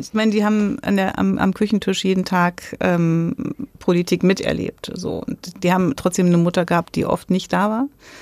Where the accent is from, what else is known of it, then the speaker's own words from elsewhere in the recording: Gera, Thuringia, Germany; Wenn ich in meine Heimat gucke, wenn ich in Gera stehe